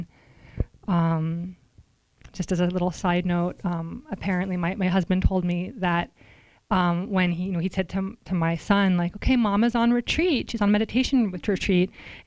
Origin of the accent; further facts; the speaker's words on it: New York, United States; I'm from New York.